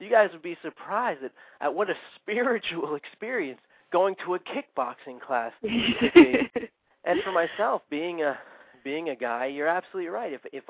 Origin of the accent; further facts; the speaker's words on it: New York, United States; I'm a New Yorker, folks.